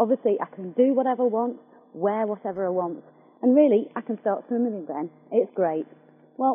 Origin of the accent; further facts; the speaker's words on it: Stockport, North West England, United Kingdom; I'm 30 years old, just, and I'm from Stockport.